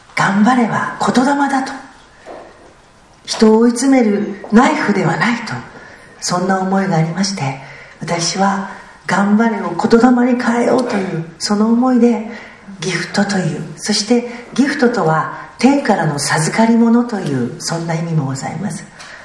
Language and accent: Japanese; Saitama, Japan; 私は埼玉市出身でございます。旧与野市でございまして